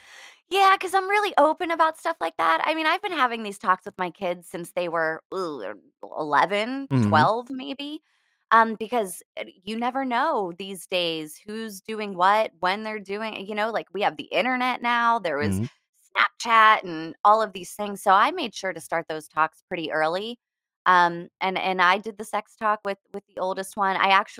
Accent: Pittsburgh, Pennsylvania, United States; now in San Diego, United States; I am. I'm in San Diego now.

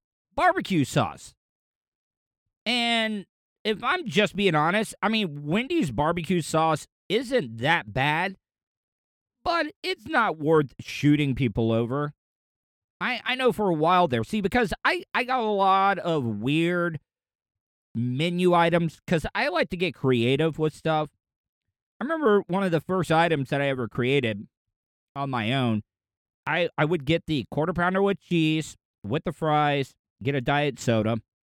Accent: DeLeon Springs, Florida, United States; I grew up in DeLeon Springs, but I had to go to school in Pearson because we didn't have a high school in DeLeon Springs.

